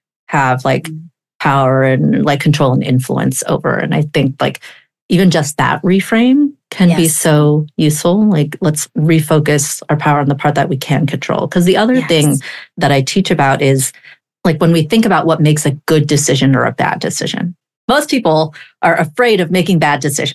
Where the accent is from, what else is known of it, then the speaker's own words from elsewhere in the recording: California, United States; I grew up in the Bay Area. My husband grew up in the Bay Area. Our parents are here.